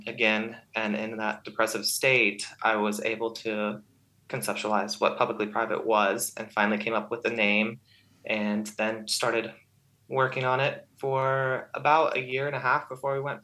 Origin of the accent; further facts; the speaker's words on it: Knoxville, Tennessee, United States; Yes, I grew up in the Tennessee Knoxville area.